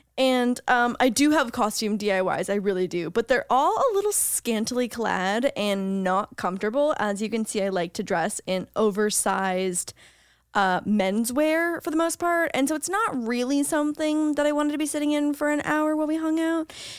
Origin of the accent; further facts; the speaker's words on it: Canada; As a Canadian, I unfortunately cannot